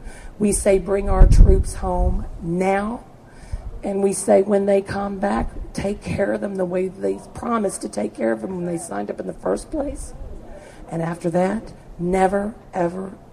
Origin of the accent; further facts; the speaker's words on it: Houston, Texas, United States; I am from Houston, Texas.